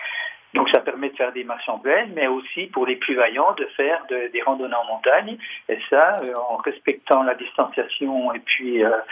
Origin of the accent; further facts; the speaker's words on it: Pontarlier, Bourgogne-Franche-Comté, France; moved away as an adult; now in Ondres, France; Je suis originaire de Pontarlier, dans le Doubs. Je suis arrivé à Hondres en 2000 avec mon épouse pour des raisons professionnelles